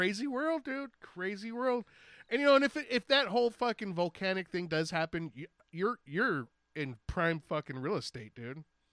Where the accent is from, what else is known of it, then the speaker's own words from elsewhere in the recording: California, United States; Where am I from? I'm from here, dude. I grew up in California. He goes, you're not from Mexico? No.